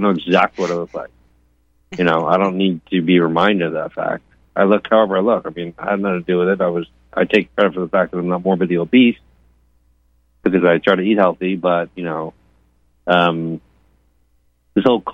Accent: East Coast, United States; But I'm from the East Coast originally, you know.

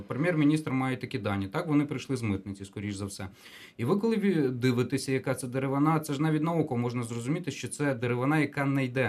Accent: Lviv Oblast, Ukraine; Я сам родом є з регіону, де ліс активно продавався всі роки незалежності. Так, я сам є з Львівської області, і там до гір. Я сам родом з Прикарпаття, і там до Карпат рукою подати.

